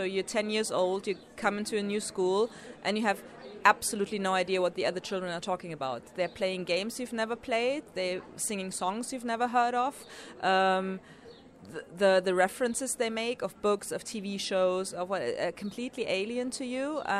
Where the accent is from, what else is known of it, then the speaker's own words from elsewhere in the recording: Hamburg, Germany; English is a second language; I come from Hamburg in Germany.